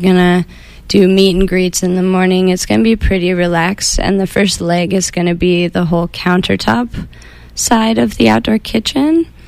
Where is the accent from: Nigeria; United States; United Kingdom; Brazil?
United States; California; And I grew up in the Eastern Sierras and 10 miles from any town.